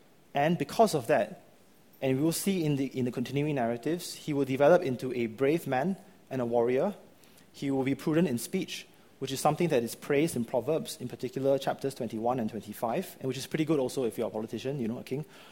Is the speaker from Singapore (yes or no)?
yes; Singapore; We might have internalized this because we are Singaporean, that we live in Singapore.